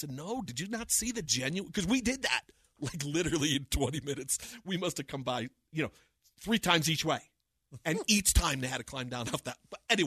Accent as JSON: {"language": "English", "country": "United States", "said": "which is why, as an American, when we were there, we were so, as Americans, like, welcomed every"}